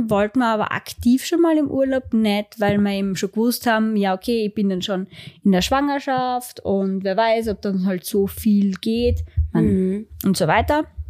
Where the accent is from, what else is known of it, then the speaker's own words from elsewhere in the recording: Austria; Also bei uns in Österreich musst du ja in den Öffis überall den Maulkorb tragen.